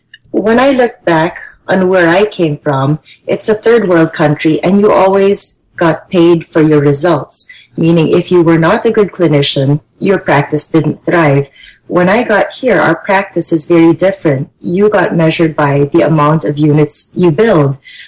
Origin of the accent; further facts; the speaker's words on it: Philippines; moved away as an adult; now in United States; Sure. I'm from the Philippines, and this was supposed to be my 2-year gig before I went back home to study medicine. Well, that never happened. I moved here in 1995